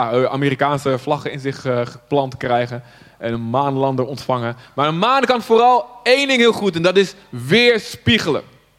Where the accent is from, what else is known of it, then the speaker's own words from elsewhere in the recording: Zutphen, Gelderland, Netherlands; ik kom uit Zutphen. Wie kent dat daar?